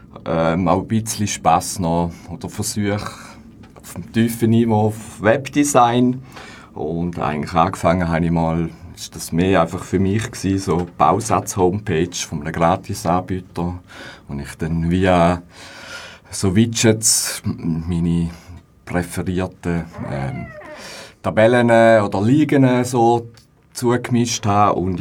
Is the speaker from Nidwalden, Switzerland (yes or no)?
no; St. Gallen, Switzerland; now in Bern, Switzerland; bin in St. Gallen, wo in Bern gestrandet ist.